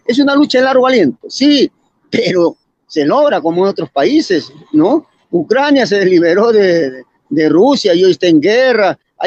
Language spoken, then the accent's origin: Spanish; Arequipa, Peru; Soy del Cono Norte, el Cono Norte está una semana en paro y pacífico.